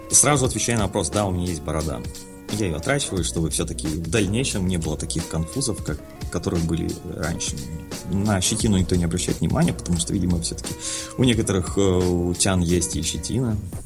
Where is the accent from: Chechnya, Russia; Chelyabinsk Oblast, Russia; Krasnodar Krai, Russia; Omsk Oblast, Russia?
Omsk Oblast, Russia; Omsk; Я из Омска. Это такая обочина России.